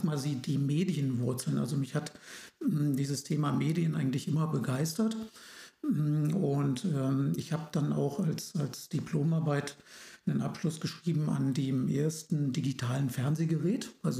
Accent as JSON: {"language": "German", "region": "Hesse", "country": "Germany", "tie": "born or raised there", "said": "Und aufgewachsen bin ich dann so ein bisschen außerhalb von Kassel. Da sind meine Eltern dann, da war ich 5 Jahre alt, da sind wir vor die Tore von Kassel in die nordhessischen Berge gezogen und da bin ich aufgewachsen."}